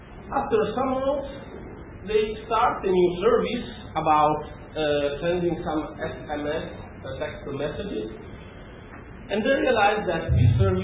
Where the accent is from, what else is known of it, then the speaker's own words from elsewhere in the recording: Italy; English is a second language; I'm from Italy. I'm Italian, obviously.